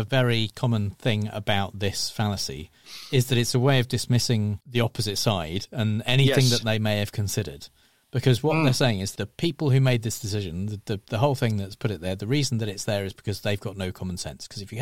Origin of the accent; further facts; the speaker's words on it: Guildford, South East England, United Kingdom; Actually, in my hometown, in Guildford.